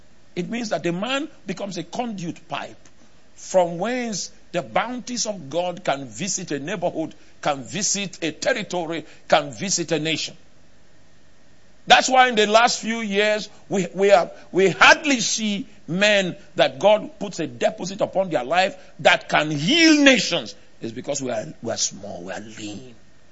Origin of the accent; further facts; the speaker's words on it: Nigeria; Not because I'm a Nigerian.